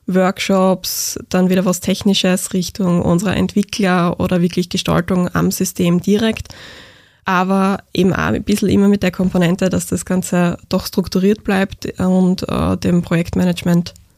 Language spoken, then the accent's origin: German; Graz, Styria, Austria; ich bin 30 Jahre alt. Ich komme aus Graz Umgebung